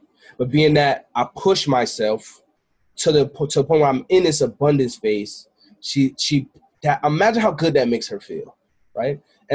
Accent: Queens, New York, United States; I'm originally from Queens, New York. My mom's from Kingston, Jamaica.

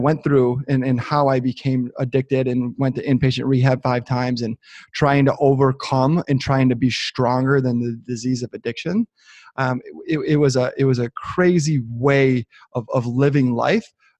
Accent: Michigan, United States; So I'm 33 years old. I born and raised in Southeast Michigan, just north of Detroit.

